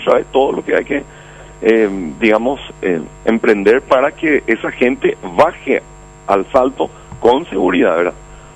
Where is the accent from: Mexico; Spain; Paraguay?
Paraguay; somos paraguayos que hacemos turismo interno nomás.